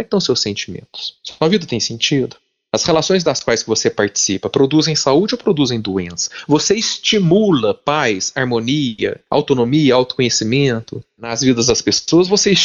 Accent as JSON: {"language": "Portuguese", "region": "Minas Gerais", "country": "Brazil", "said": "como bom mineiro que sou, né?"}